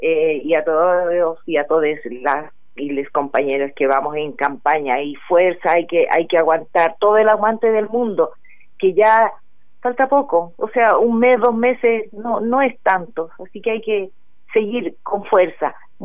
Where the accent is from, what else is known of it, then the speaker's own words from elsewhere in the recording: Chile; volvamos a manejarnos como chilenos con lo nuestro